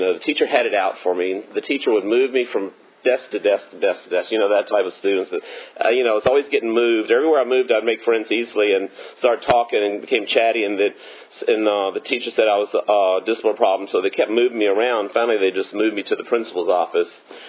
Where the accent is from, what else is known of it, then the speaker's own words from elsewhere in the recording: Virginia, United States; I grew up in Cumberland County. It's a little, small, poor county. It's between Powhatan and Buckingham counties on